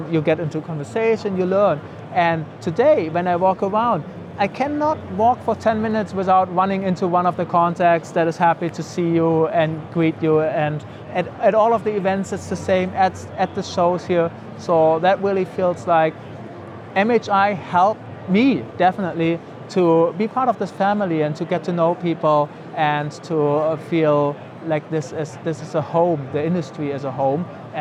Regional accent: Germany; English is a second language; moved away as an adult; now in United States; I moved to the US 6 years ago for one of the executive members as well. From my accent, you can tell I'm from Germany. Might be able to tell I lived in Germany and worked before that.

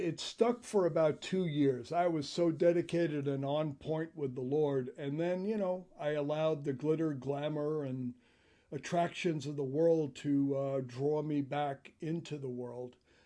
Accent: New York, United States; how I grew up in New York, and then all of a sudden I became a police officer.

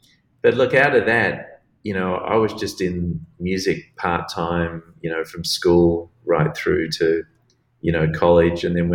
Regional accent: Sydney, New South Wales, Australia; I grew up in Sydney, but I was attracted to music. And, you know, from the age of about 7 or 8, I was, you know, playing piano. I did 6 years at the Sydney Conservatorium of Music

